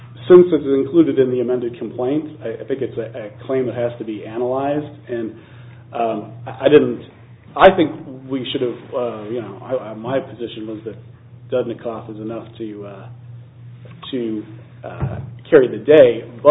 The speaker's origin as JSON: {"language": "English", "town": "Denver", "region": "Colorado", "country": "United States", "said": "I am from Denver."}